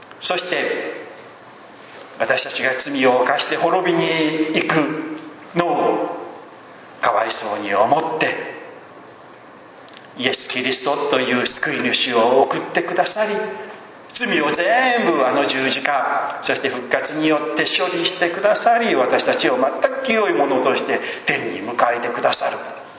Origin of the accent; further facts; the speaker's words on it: Shimane, Japan; で私島根県出身で、なんか関係ないんですけどね